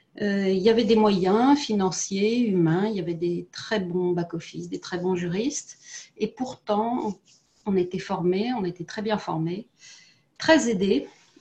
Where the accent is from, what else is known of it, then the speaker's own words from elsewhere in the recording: Paris, Île-de-France, France; born there; je suis née à Paris.